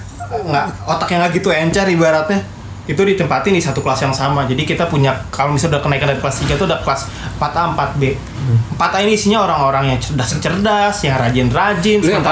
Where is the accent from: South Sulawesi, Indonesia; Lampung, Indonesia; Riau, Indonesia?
Lampung, Indonesia; Gua orang asli Lampung gua. Bokap gua tuh asli Lampung.